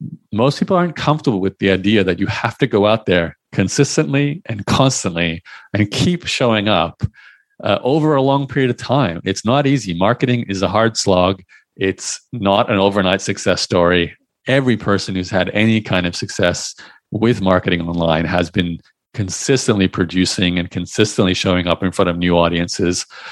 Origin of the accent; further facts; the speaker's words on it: Australia; moved away as an adult; now in Canada; I'm going to make my way to Canada from Australia. I have most of my family were in Canada. I was born and raised in Australia.